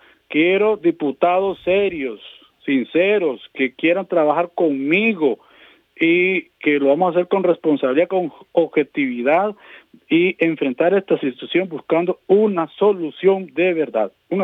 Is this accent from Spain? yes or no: no; Los Chiles, Alajuela, Costa Rica; Un abrazo cariñoso para Upala, Los Chiles y Guatuso. Yo soy de Los Chiles.